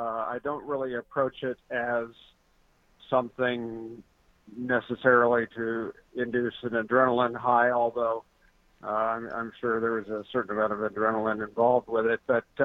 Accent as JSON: {"language": "English", "region": "Kansas", "country": "United States", "tie": "born or raised there", "said": "I grew up in Kansas, and so the weather was always just something that was a part of my springtime experience here."}